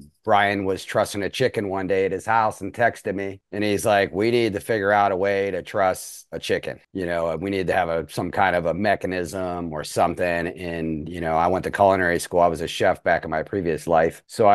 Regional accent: Canton, Ohio, United States; I'm born and raised in Canton, Ohio

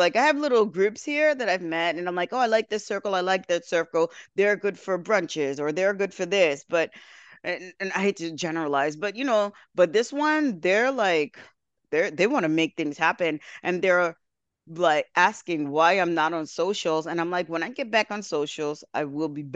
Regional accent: New York, United States; Girl, come on. I'm from New York.

